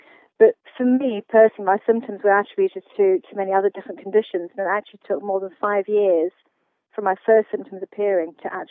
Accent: Portugal; also born or lived in Zimbabwe; I grew up mainly in Portugal. I grew up in Zimbabwe and Southern Africa.

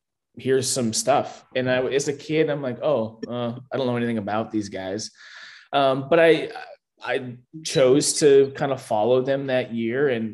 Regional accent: Minnesota, United States; growing up in Minnesota, I was introduced to hockey through watching North Stars games.

